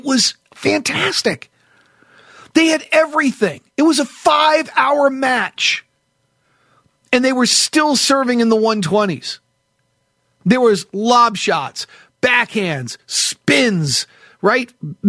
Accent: New England, United States; But given that I grew up in New England, but I wasn't really a big hockey guy.

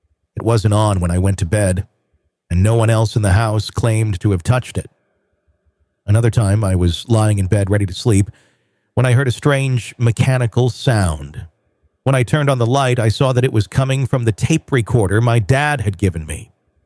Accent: Boston, Massachusetts, United States; I grew up just outside of Boston in what seemed like a perfectly normal split-level house.

